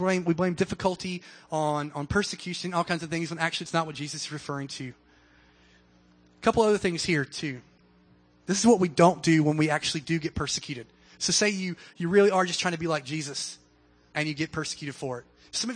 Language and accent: English; the South, United States; I know I'm in the South, and I'm from the South.